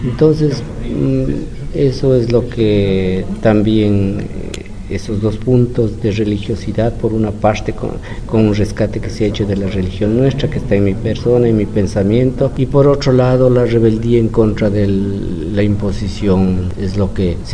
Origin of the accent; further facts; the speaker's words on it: Ecuador; yo soy un indígena que vengo de Ecuador.